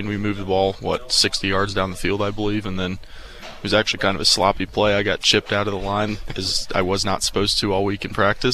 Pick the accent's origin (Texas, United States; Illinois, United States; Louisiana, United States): Illinois, United States; Chatham; now in Maryville, United States; Yeah, so actually I'm from Chatham, Illinois. It's a small town right outside of Springfield, Illinois